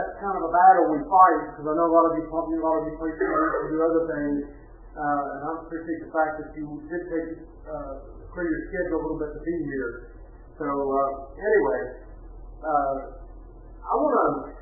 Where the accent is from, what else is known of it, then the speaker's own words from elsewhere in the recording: West Virginia, United States; We were raised down in Boone County, West Virginia.